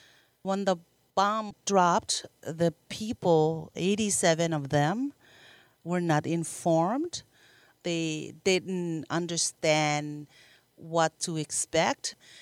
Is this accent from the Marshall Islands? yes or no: yes; Marshall Islands; I grew up in the Marshall Islands and born and raised, and it's a beautiful paradise.